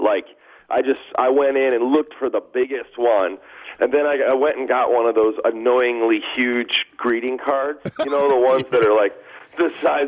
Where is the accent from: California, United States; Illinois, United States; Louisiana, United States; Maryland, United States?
Illinois, United States; Chicago; I grew up in Chicago, so it kind of makes me think of home a little bit, you know.